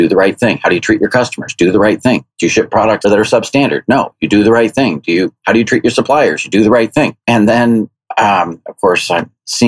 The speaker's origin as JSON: {"language": "English", "town": "Guelph", "region": "Ontario", "country": "Canada", "tie": "born or raised there", "said": "It happened to be in my hometown where I live in Guelph, Ontario."}